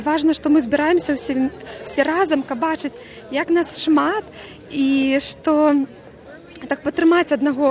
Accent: Minsk, Belarus; я з Мінска, Беларусь.

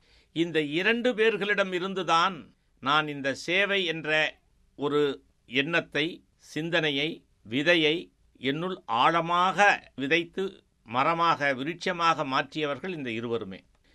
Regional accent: Thumbivadi, Tamil Nadu, India; born there; நான் பிறந்த ஊரான தும்பிவாடி என்று அது அடைமொழி சேர்த்து … என்று தான் நான் என்னை கட்சி நிகழ்ச்சிகளில் விளம்பரப்படுத்தி கொண்டேன்.

